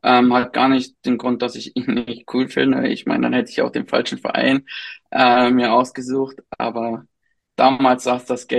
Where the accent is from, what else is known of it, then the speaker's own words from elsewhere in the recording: North Rhine-Westphalia, Germany; born there; Tatsächlich meine Herkunft. Ich bin in dem Gebiet geboren